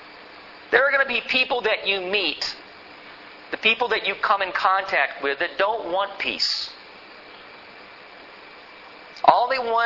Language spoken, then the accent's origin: English; United States; And I'm an American